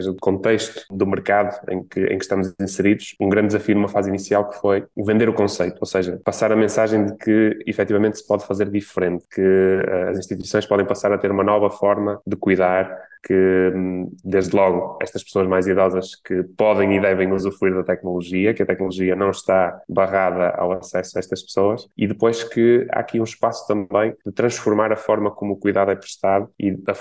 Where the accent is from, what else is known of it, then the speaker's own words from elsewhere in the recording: Braga, Norte, Portugal; sou de Braga, sou uma das últimas gerações dos anos 80, sou ali de 89